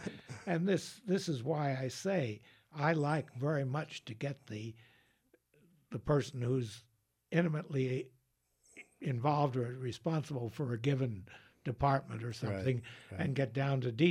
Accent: New York City, New York, United States; moved away; I can make that statement because I come from New York City, and believe me, I've been here 30 some years, but it was like yesterday.

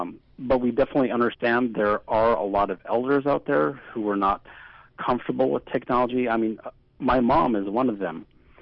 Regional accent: Chevak, Alaska, United States; I probably should know it since I'm from Chivak.

